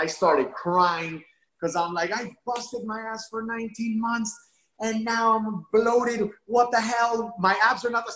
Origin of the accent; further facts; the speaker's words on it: Miami, Florida, United States; I'm competing now in the transformation division again in Miami, because I'm from Miami.